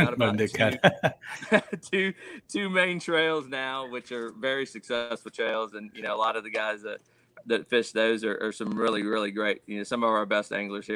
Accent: Austin, Texas, United States; I'm originally from the Austin area, Austin, Texas area.

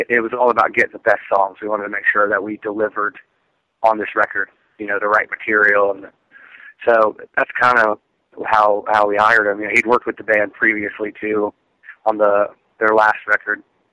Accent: Florida, United States; Florida, so yeah, I'm not used to this.

